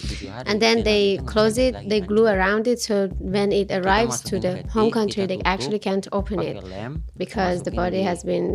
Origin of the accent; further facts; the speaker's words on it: Iran; moved away as an adult; now in Indonesia; I came here from Iran with my family when I was about 21 years old. I've been stuck here in Indonesia for more than 7 years now